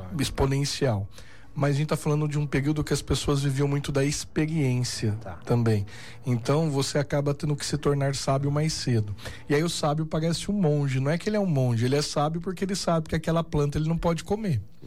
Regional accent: Guaratinguetá, São Paulo, Brazil; Eu sou de Guaratinguetá.

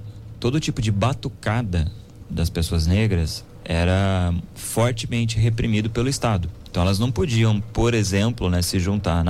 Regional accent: Brazil; eu nasci e cresci no Campo do Galvão, na escola de samba acadêmicos do Campo do Galvão.

